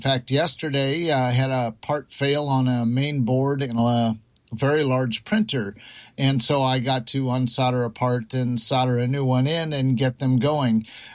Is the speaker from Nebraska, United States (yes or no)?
yes; Omaha, Nebraska, United States; the founder and head of World Radio Laboratories in Council Bluffs, Iowa, across the river from my hometown in Omaha.